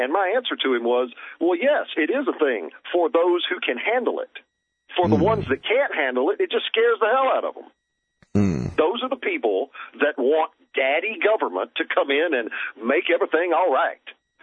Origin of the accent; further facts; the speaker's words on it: Houston, Texas, United States; I grew up just outside of the Houston city limits. It wasn't inside Houston, but it was 5 minutes away.